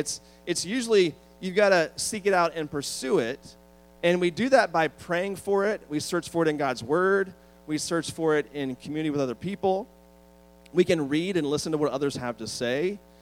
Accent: Washington, District of Columbia, United States; I'm from the Washington, D.C. area. And so when I was a kid, one of the highlights for me was I loved going and visiting the city when I was a kid

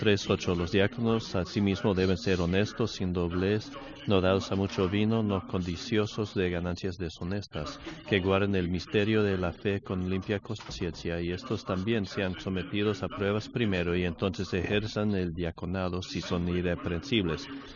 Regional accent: New Orleans, Louisiana, United States; en New Orleans y era muy importante la comida

